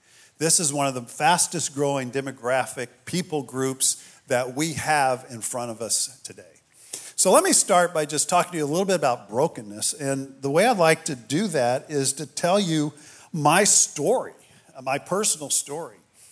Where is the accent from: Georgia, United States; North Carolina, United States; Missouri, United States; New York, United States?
Missouri, United States; Kansas City; My pastor, I'm from Kansas City. Christy's from Atlanta. Now, when I say Kansas City, I know what you're thinking.